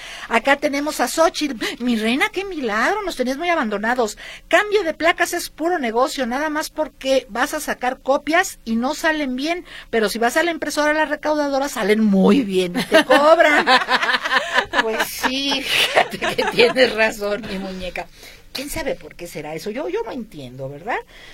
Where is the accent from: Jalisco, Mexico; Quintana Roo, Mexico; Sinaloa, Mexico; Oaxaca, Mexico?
Jalisco, Mexico; Guadalajara; Me duele Guadalajara terriblemente por todas las cosas que tiene, pero me duele más que somos muchos los tapatíos que no hacemos nada por ella.